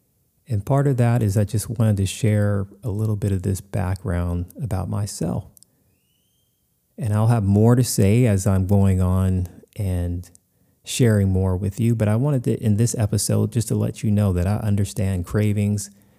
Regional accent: United States; Growing up in America, you know, meat and dairy is like breathing air.

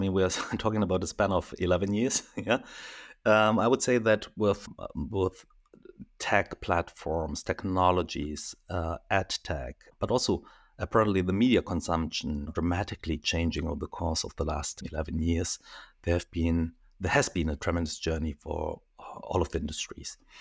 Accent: Düsseldorf, North Rhine-Westphalia, Germany; also born or lived in South Korea; now in Berlin, Germany; So I'm based in Berlin since 13 years, but I'm in Germany over 40 years. I'm originally, I was born in South Korea. Moved over to Düsseldorf when I was a kid and went to school, studied there

